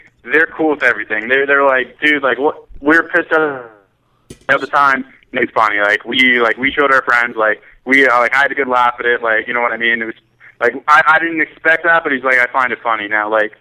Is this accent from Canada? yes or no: yes; Canada; Like, I'm from Canada, and, like, we live in the bush